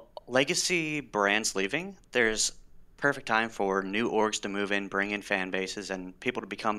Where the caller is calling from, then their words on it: Baltimore, Maryland, United States; Hi. I'm calling from Baltimore.